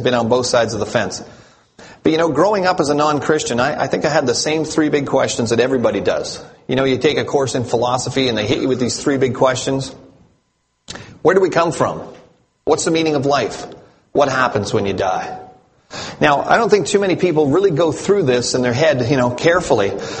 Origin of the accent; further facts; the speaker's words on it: Canada; You know, I am from Canada. I have been here for a couple days.